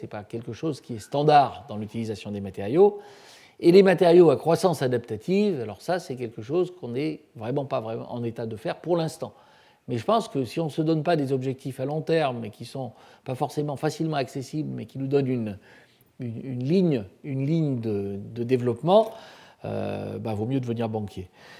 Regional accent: Auvergne-Rhône-Alpes, France; Je suis Auvergnat, je tiens à préciser.

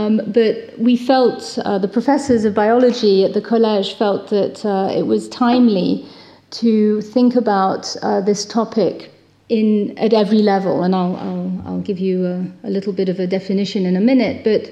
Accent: United Kingdom; now in France; And so my excuse, of course, is that I'm British still.

